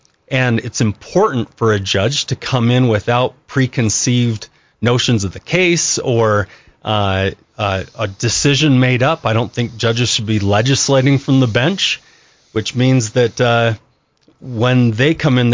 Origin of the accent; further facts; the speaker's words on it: Liberty, Idaho, United States; So I'm from Bear Lake originally, little town called Liberty. Okay. That's where I grew up.